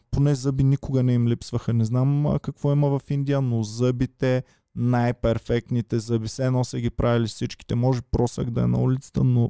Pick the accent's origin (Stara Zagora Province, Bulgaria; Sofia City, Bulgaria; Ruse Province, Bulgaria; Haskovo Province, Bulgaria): Stara Zagora Province, Bulgaria; Stara Zagora; Аз имах голяма дилема, защото съм от Стара Загора и много мекаме.